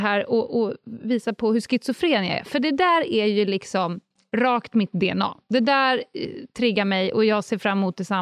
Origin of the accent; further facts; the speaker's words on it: Stockholm, Stockholm County, Sweden; Jag var nyligen på en lekpark där jag är uppväxt på Södermalm